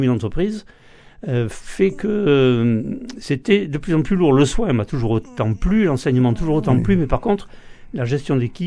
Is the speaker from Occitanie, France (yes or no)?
yes; Toulouse, Occitanie, France; Donc je suis Toulousain. Moi, je suis né à Toulouse et j'ai toujours vécu à Toulouse.